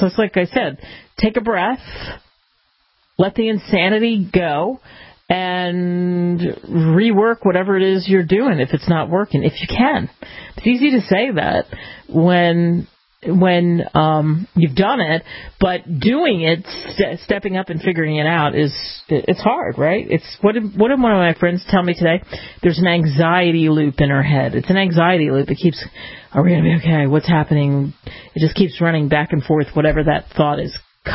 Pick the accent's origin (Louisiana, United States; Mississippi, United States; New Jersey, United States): New Jersey, United States; also born or lived in Philadelphia, Pennsylvania; I grew up in New Jersey and Philadelphia, in that tri-state area.